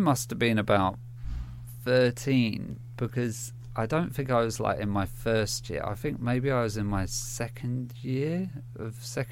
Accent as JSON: {"language": "English", "town": "Southend-on-Sea", "region": "East of England", "country": "United Kingdom", "said": "But I was living in Southend, or I'm originally from Southend, or near Southend in Essex. And so, you know, I wasn't like living near one of the kind of the big hubs, like, you know, London, Manchester or Leeds."}